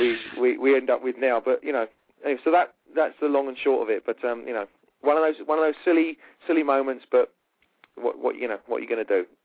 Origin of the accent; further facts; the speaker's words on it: England, United Kingdom; I'm an Englishman with a surname